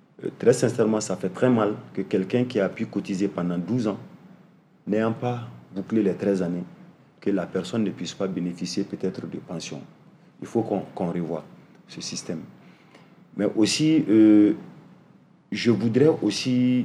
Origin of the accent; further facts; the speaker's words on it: Mali; je suis malien, je donne des explications à la malienne.